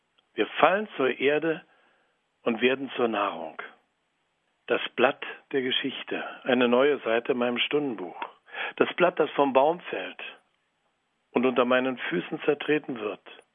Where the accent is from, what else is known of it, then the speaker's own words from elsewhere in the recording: Berlin, Germany; Ich bin in Berlin aufgewachsen